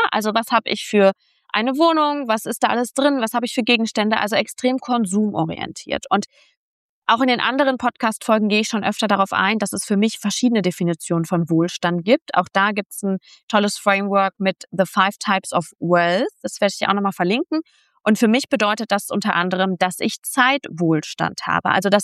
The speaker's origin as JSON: {"language": "German", "country": "Germany", "tie": "born or raised there", "said": "Ich bleibe mal in Deutschland, ne? Also ich gehe jetzt nicht auf alle Länder ein, sondern bewusst dort, auf wo ich aufgewachsen bin."}